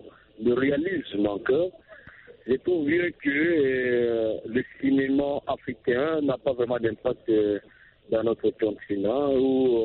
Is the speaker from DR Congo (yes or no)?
yes; DR Congo; chez nous en RDC